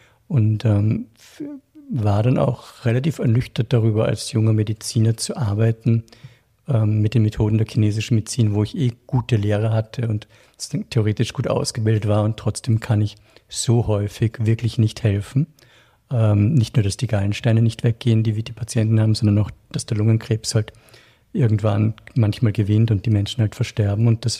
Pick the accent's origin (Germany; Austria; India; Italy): Austria; Salzburg; Ich bin in Salzburg aufgewachsen, mehr oder weniger in den Bergen.